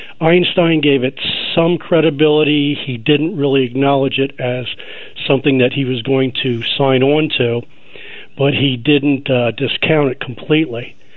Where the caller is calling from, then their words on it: Hagerstown, Maryland, United States; I'm actually calling from Hagerstown, Maryland.